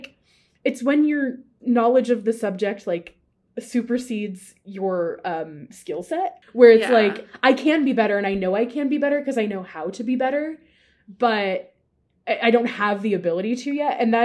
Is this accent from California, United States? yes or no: yes; Bakersfield, California, United States; No, I went to Bakersfield College back in my hometown for 2 years as a theater major